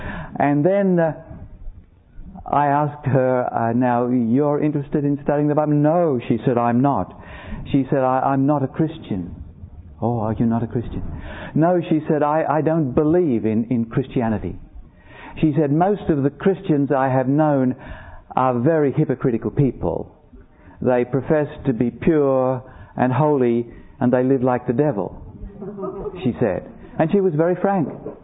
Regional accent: Australia; You know, I told you I come originally from Australia

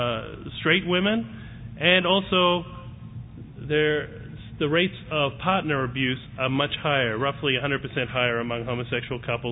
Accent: Australia; moved away; I'm from Australia originally.

